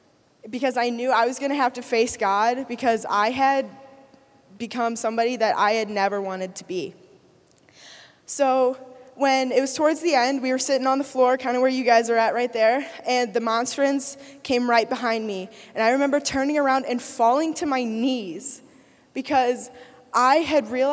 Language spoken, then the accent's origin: English; St. Louis, Missouri, United States; I am from St. Louis, Missouri.